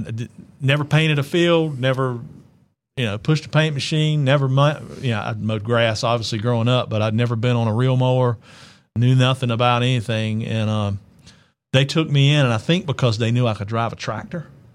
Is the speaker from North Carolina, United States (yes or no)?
yes; North Carolina, United States; I grew up in North Carolina, it was a tobacco farm. We grew tobacco. We had row crops and turkeys and hogs.